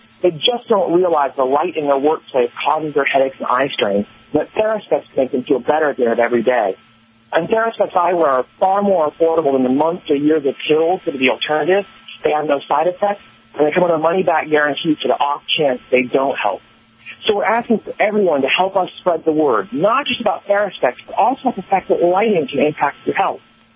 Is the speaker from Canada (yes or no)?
no; Phoenix, Arizona, United States; also born or lived in Kentucky / Seattle / Boston / Minneapolis; I'm calling in from Phoenix, Arizona, where I was born and raised, although since then I've lived all over the country, in Kentucky, Seattle, Boston, and Minneapolis, St. Paul, where I studied physics in college.